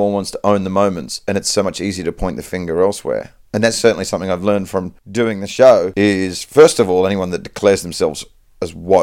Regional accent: Perth, Western Australia, Australia; I'm a straight white male. I live on a farm. I was raised in Perth, Western Australia.

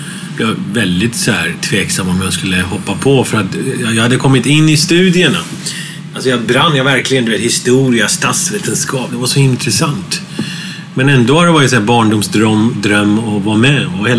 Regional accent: Gothenburg, Västra Götaland County, Sweden; born or raised there

